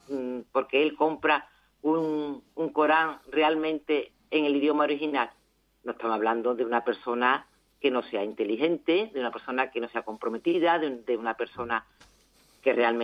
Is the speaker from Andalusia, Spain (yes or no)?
yes; Andalusia, Spain; Yo soy muy andaluza y me gustan las palabras, decirlas como...